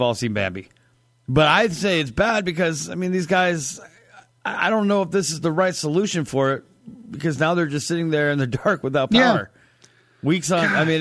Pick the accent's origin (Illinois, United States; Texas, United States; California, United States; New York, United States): California, United States; California. I mean, I'm born and raised in California.